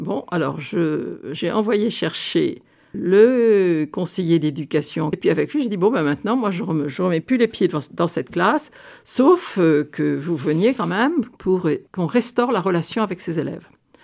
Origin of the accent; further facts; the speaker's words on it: Rouez, Pays de la Loire, France; comme je suis de Rouez, j'ai repéré que dans la classe, il y avait des gens qui étaient les copains ou les copines de mes frères